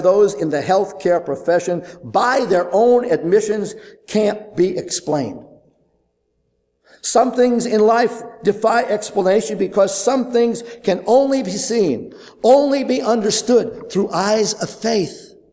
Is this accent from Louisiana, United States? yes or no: no; Brooklyn, New York, United States; born there; Listen, I was born in Brooklyn, New York. I rode the subways.